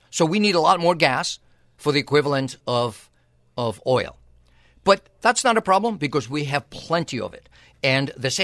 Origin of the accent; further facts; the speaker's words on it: Greece; I'm as you know, I'm Greek, but very American. I'm American